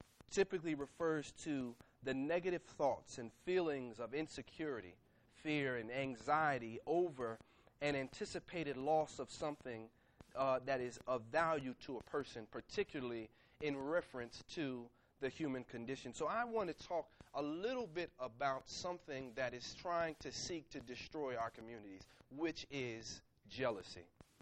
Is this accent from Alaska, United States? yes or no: no; Burlington, New Jersey, United States; One of my favorite pastimes growing up in Burlington, New Jersey, was playing baseball.